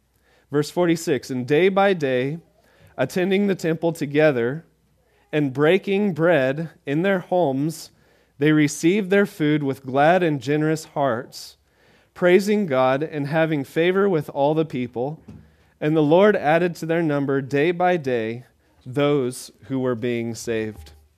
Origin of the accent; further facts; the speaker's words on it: Hutchinson, United States; I hadn't been to a big town near my hometown, Hutchinson. I hadn't been there a while, but you know, I grew up in the area, so I knew the town